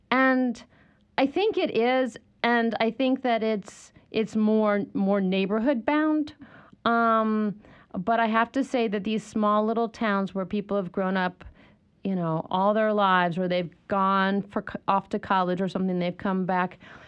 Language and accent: English; Princeton, New Jersey, United States; also born or lived in Chapel Hill / Charlottesville / Washington, D.C.; because I've lived in Chapel Hill, I've lived in Charlottesville, I grew up in Princeton, New Jersey, and I've lived in Washington, D.C.